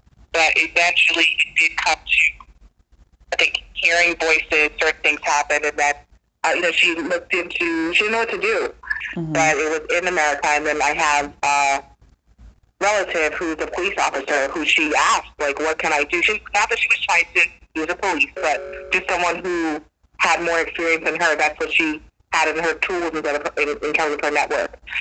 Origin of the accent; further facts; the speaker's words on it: New Jersey, United States; and I grew up in New Jersey